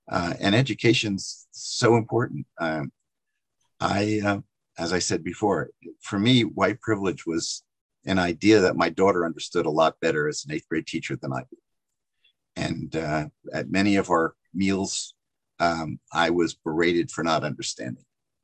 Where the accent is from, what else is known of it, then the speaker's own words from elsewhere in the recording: Livingston, New Jersey, United States; I grew up in New Jersey, as was mentioned, and I grew up in a little suburban city, town called Livingston.